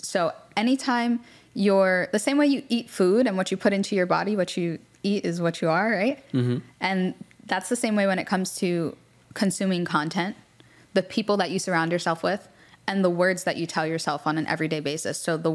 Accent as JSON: {"language": "English", "country": "United States", "tie": "born or raised there", "said": "because, you know, growing up in America and I'm the oldest, you know, like I did have to share"}